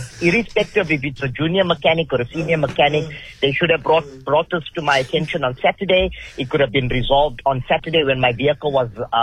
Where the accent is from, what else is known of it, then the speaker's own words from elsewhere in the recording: Johannesburg, Gauteng, South Africa; Firstly, I'm not from Durban. I am born and raised in Johannesburg.